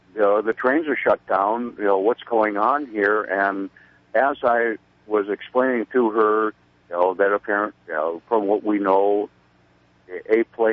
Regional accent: North Dakota, United States; I'm from North Dakota.

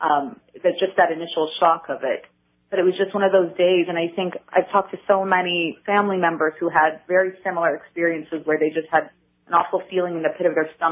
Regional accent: California, United States; So Justin and I had met in Argentina. I was from California and he was from Virginia.

